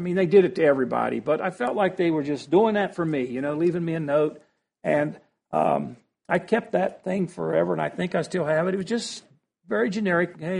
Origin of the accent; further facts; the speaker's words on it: West Virginia, United States; Growing up in West Virginia in the 60s, there I learned early that there's various ways that people communicate.